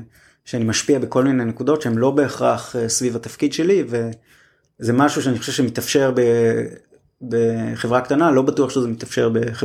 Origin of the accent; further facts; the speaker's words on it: Neve Or, Northern District, Israel; גרתי בקיבוץ נווה, גדלתי בקיבוץ נווה אור